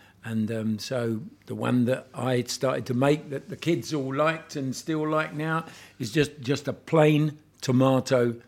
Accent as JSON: {"language": "English", "region": "London", "country": "United Kingdom", "said": "He's from Rome and I'm from London."}